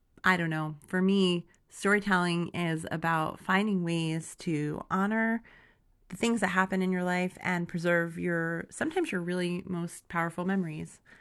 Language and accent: English; West Hartford, Connecticut, United States; I'm from West Hartford, Connecticut.